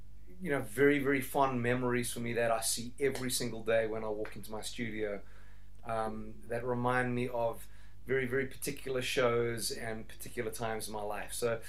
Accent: South Africa; I mean, I grew up here in South Africa

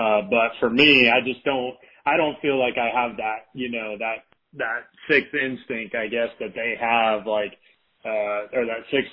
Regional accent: California, United States; And I learned a lot growing up in Northern California

